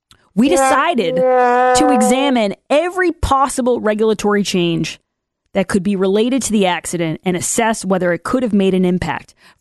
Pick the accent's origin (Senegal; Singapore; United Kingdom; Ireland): Ireland; I'm an Irish person. I have Irish blood and I'm a white woman.